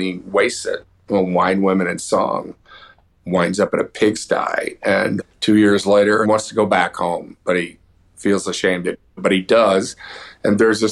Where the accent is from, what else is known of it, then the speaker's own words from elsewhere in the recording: Houston, Texas, United States; now in Nashville, United States; You know, I grew up in Houston, and I still have a house there